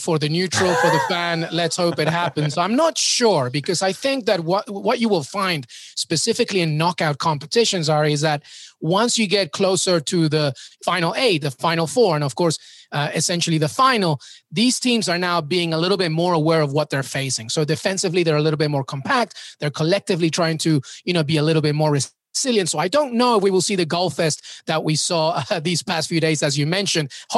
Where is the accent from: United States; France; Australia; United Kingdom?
United Kingdom; England; I told you I'm Peruvian. I told you I grew up in England and I have such a soft spot. I have family that's English.